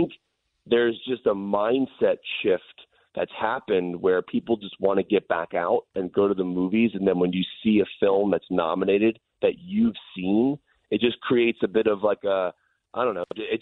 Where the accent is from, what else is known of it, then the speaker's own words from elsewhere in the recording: Newport News, Virginia, United States; And, I mean, I grew up in Newport News